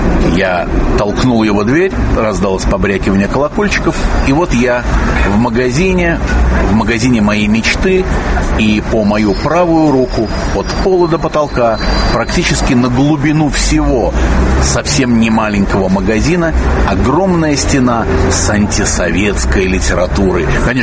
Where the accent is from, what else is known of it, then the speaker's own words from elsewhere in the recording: Prague, Czechia; я из Праги.